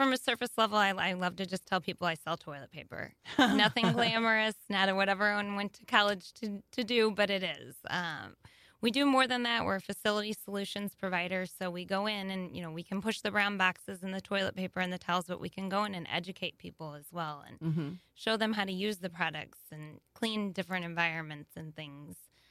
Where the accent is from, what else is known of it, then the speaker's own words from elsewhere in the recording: St. Louis, Missouri, United States; So born and raised in St. Louis, grew up in the South County area.